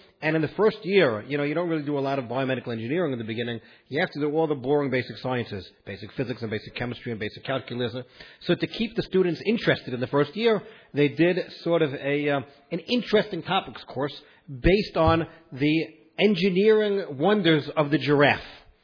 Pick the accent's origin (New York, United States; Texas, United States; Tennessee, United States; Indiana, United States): New York, United States; Brooklyn; accent: Brooklyn; now in Beit Shemesh, Israel; I'm originally from New York, so my English is not like from Beit Shemesh. It's more Brooklyn.